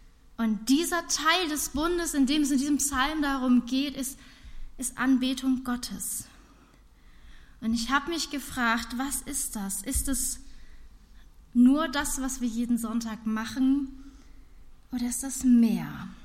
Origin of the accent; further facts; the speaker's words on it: Northern Germany, Germany; als Norddeutsche bin ich mit Stürmen ja groß geworden